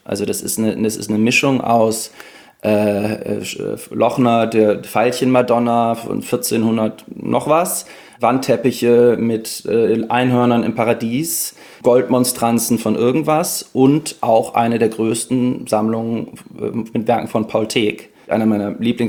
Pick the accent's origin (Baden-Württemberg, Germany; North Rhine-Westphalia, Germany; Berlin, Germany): North Rhine-Westphalia, Germany; ich komme ja aus der Nähe von Köln